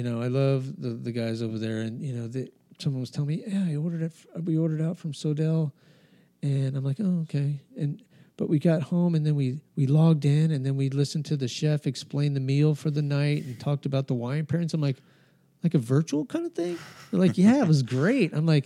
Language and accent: English; New Mexico, United States; also born or lived in San Diego; You know, I grew up in New Mexico. I moved here from San Diego. I wasn't worried about the local restaurants, you know, when I was in Albuquerque or when I was in San Diego.